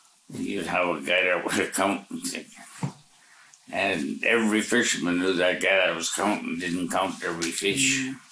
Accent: Dillingham, Alaska, United States; I said, "I fish for CWF Eacock. And I'm from Dillingham."

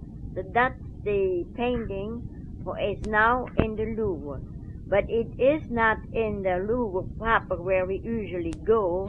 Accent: Colmar, Grand Est, France; when I got to Colmar, where's my hometown

